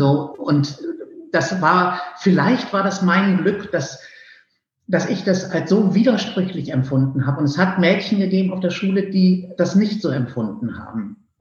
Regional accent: Rhineland, Germany; born there; now in Berlin, Germany; Ich komme gebürtig aus dem Rheinland

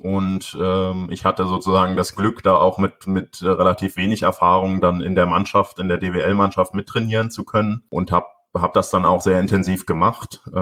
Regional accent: Schwedt an der Oder, Brandenburg, Germany; Ich komme aus Schwedt an der Oder. Das ist in Brandenburg im Nordosten von Berlin, ungefähr 100 Kilometer nordöstlich, an der polnischen Grenze direkt und quasi absolute Wasserball-Provinzstadt.

